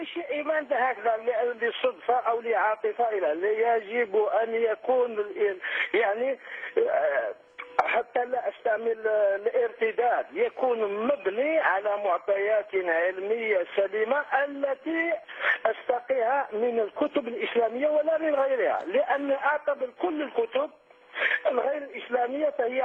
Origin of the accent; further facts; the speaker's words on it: Algeria; أنا من الجزائر